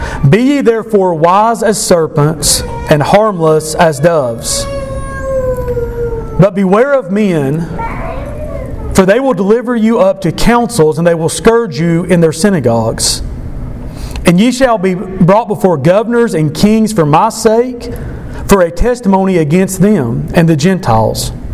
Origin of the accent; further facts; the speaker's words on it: United States; extremely thankful to be an American, to have been born in this country.